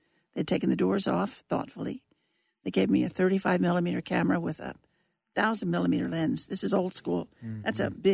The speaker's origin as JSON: {"language": "English", "region": "Kansas", "country": "United States", "said": "You know, we were so young, and I was from Kansas, loving being in Europe"}